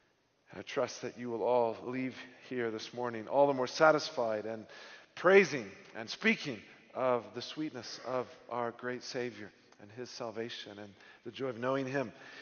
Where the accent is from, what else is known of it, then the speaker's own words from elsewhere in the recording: Texas, United States; I grew up in Texas, and there was a large and growing Hispanic community